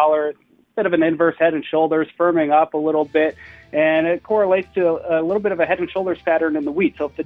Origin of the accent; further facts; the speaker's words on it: Nebraska, United States; I grew up in Nebraska, so we used to make the short trip down there to games all the time.